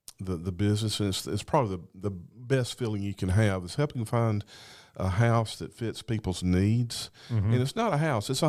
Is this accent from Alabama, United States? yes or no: yes; Sylacauga, Alabama, United States; I grew up in Sylacauga.